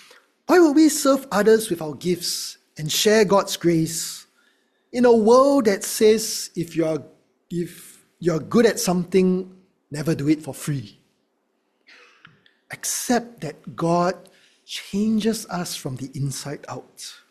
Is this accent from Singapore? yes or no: yes; Singapore; what chance do I have as a Singaporean to be hospitable without grumbling, when grumbling is our national pastime, you know?